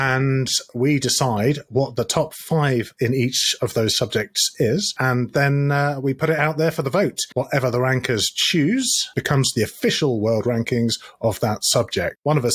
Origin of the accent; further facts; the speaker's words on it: United Kingdom; we're British